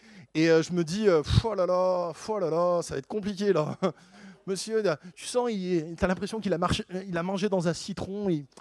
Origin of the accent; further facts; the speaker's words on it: Grenoble, Auvergne-Rhône-Alpes, France; Et puis moi, écoute, je viens de Grenoble.